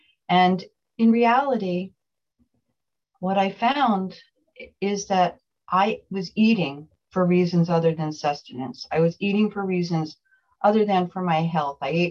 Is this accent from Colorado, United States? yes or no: no; New Jersey, United States; I'm from New Jersey, and I've been in program 11 years.